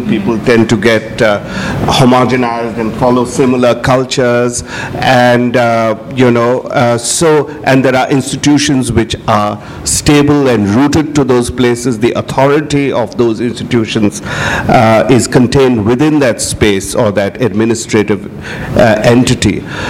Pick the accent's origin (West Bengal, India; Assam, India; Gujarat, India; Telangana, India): Assam, India; And I am originally from Assam. It's the Brahmaputra Valley.